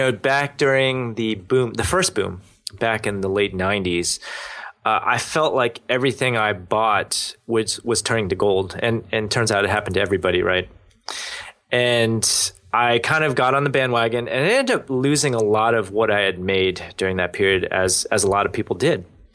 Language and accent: English; Maryland, United States; I grew up in Maryland.